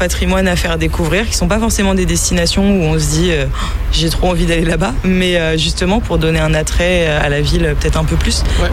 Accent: Nantes, Pays de la Loire, France; moi qui suis pas angevine, parce que moi je suis nantaise d'origine, et ma famille est nantaise

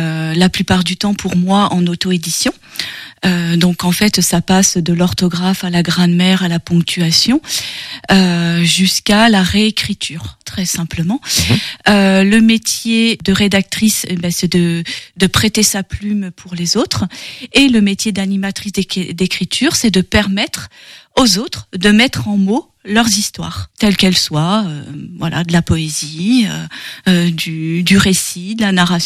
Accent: Poitiers, Nouvelle-Aquitaine, France; now in Saint-Sylvain-d'Anjou, France; j'habite à Saint-Sylvain-d'Anjou, mais je suis originaire de la Vienne et plus précisément de Poitiers.

